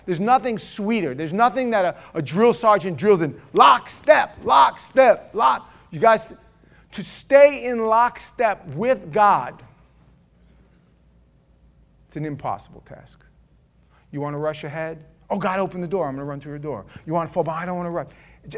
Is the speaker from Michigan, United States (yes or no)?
no; New York, United States; moved away; And I thought to myself, being a New Yorker, why doesn't he change lanes? Now, I had just gotten here. I had been here not even 6 months